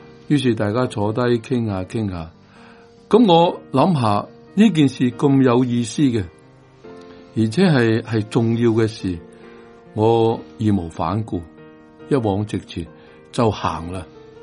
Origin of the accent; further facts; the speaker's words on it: Guangdong, China; 点心就系好似我哋广东人所食嘅点心啦。